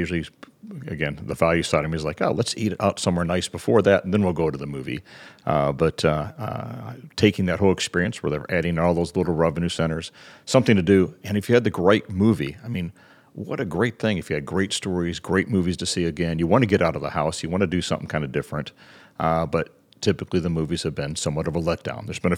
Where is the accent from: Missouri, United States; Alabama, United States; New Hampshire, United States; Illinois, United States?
Illinois, United States; Chicago; I was from Chicago, Blues Brothers.